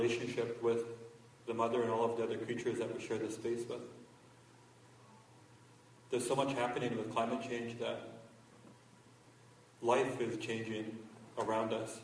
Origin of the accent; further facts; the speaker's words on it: British Columbia, Canada; I grew up in Wet'suwet'en territory with my grandparents, as I was introduced.